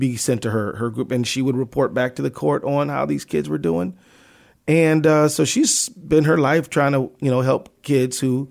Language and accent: English; Detroit, Michigan, United States; I was born inside the city of Detroit, grew up there.